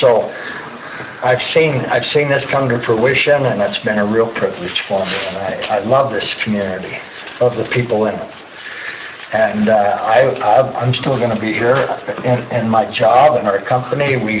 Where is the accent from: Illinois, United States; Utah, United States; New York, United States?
Utah, United States; Salem; also born or lived in Spanish Fork; And I come from Utah County 35 years ago. And when I grew up in Salem, my pheasant hunting ground, I actually grew up in Spanish and moved to Salem